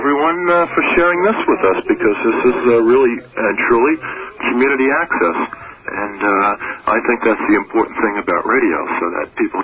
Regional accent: Huntington, New York, United States; I'm a native Long Islander. I was born in Huntington and slowly migrated, you know, north to south

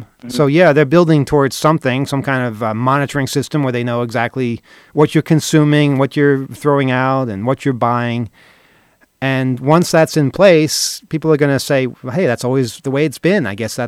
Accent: United Kingdom; In fact, I, as a British citizen, want to do the opposite.

